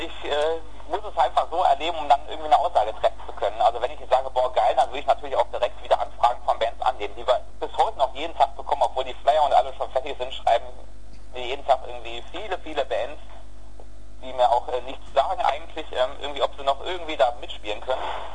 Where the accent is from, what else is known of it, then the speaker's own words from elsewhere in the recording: Witten, North Rhine-Westphalia, Germany; Dann grüße ich alle Leute aus Witten, wo ich herkomme, die gebürtig da herkommen.